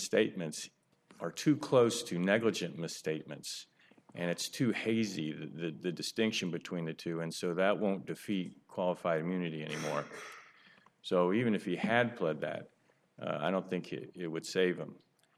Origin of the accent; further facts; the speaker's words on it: Lakeland, Florida, United States; Good morning. … from Lakeland, Florida.